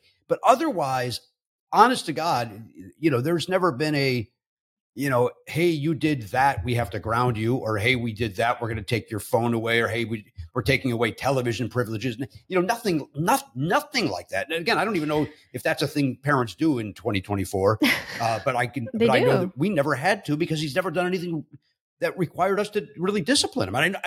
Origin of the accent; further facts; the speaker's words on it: Chicago, Illinois, United States; which I did not experience growing up in the South suburbs of Chicago.